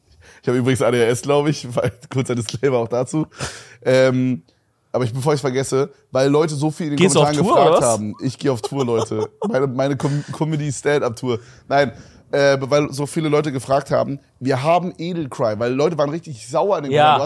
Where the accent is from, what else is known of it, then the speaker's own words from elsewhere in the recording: Berlin, Germany; born there; Geboren, meine ich, sorry. Ich bin in Köpenick geboren.